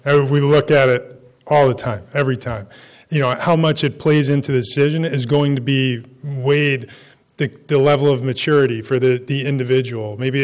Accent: Toms River, New Jersey, United States; I am from Toms River, New Jersey, just up the road.

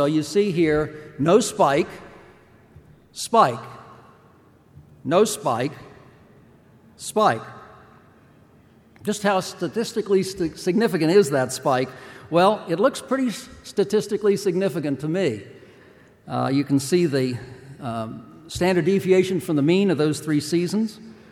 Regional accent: Washington, District of Columbia, United States; Growing up in Washington, D.C., going to games at Griffith Stadium, it seemed like every game started with Eddie Yost on first base after a walk.

